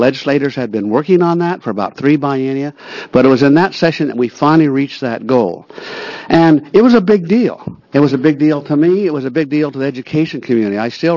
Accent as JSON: {"language": "English", "town": "Powell Butte", "region": "Oregon", "country": "United States", "said": "from Powell Butte, who's not smart enough to stay out of these halls and retire, I guess."}